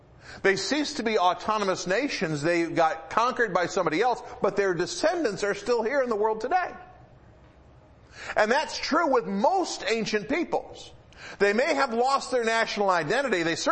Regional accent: Detroit, Michigan, United States; I mentioned before, I grew up in the Metro Detroit area, and I knew people who were of Chaldean ancestry.

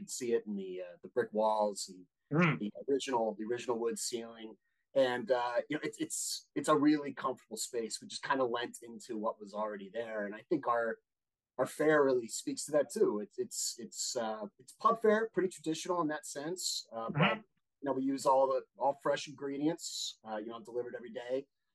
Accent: Pittsburgh, Pennsylvania, United States; We're originally from Pittsburgh. That's where we grew up, and we identify with that city very much.

